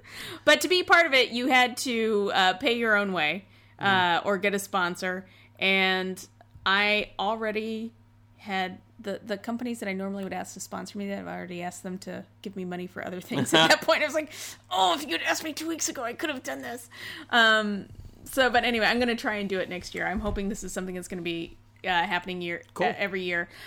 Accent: Indiana, United States; I grew up in Indiana where you had Wabasha Street, and here it's Wabasha

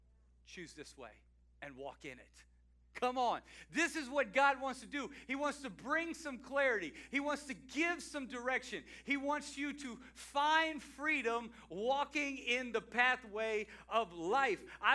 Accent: Louisiana, United States; You know, I'm from Louisiana, and we didn't have corn mazes in the autumn season

